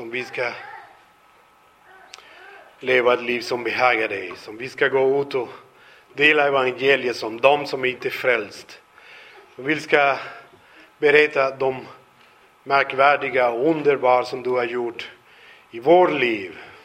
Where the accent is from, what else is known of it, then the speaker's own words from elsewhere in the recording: Venezuela; Swedish is a second language; now in Sweden; Hemma i Venezuela, jag bodde här i Sverige, det var 2002.